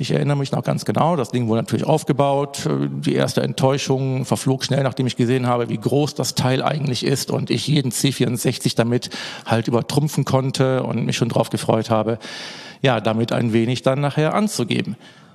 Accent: Eschweiler, North Rhine-Westphalia, Germany; born there; das Jahr 72, da bin ich geboren. Also ich gehöre schon zu den Beyond-Opas, mehr oder weniger, bin jetzt 48 und gebürtig aus Eschweiler bei Aachen.

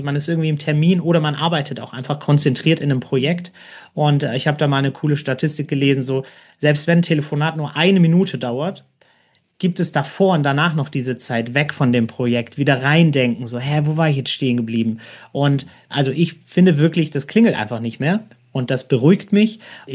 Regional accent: Stuttgart, Baden-Württemberg, Germany; Ich komme ja hier aus Stuttgart

